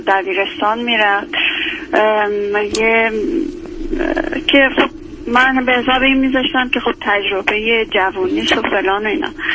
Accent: Iran; من چون خودم از ایران هستم میدونم فرهنگ چطوری هست

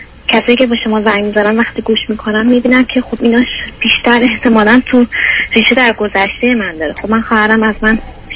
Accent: Iran; moved away as an adult; now in New York, United States; الان 28 سالمه، مدت 5 سال نیمی که از ایران اومدم، امریکا نیویورک هستم.

